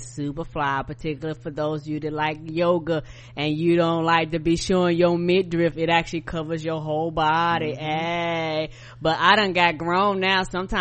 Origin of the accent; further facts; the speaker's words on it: the South, United States; and y'all know I'm from the South. I love some barbecue.